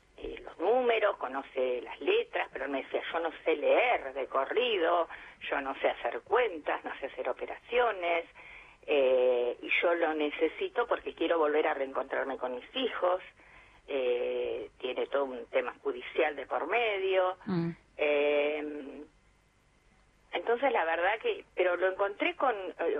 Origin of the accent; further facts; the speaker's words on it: Florencio Varela, Buenos Aires Province, Argentina; yo soy de Florencio Varela, no voy a poder venir a darte clases acá